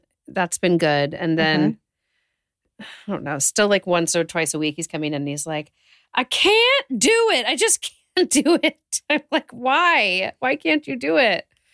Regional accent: San Diego, California, United States; And I grew up in San Diego

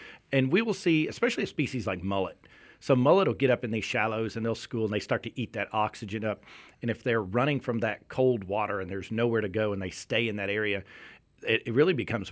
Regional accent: Kentucky, United States; So I'm originally from Kentucky, and my family still lives there.

